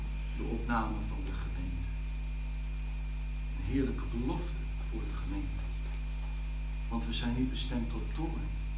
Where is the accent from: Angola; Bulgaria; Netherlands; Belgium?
Netherlands; Ik ben Nederlander. Ondanks dat ik een hemelburger ben, ben ik ook Nederlander. Ik heb een Nederlands paspoort.